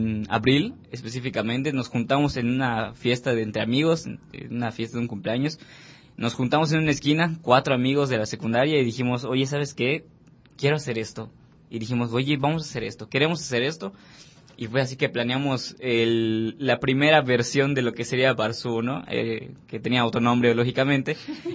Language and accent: Spanish; Progreso, Yucatán, Mexico; pues somos oriundos de Progreso y tenemos que llegar aquí a la capital.